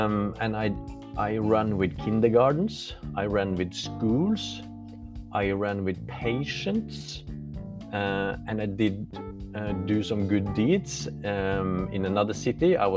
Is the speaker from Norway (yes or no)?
yes; Molde, Møre og Romsdal, Norway; I'm running to my hometown, Molde, a small village on the west coast of Norway.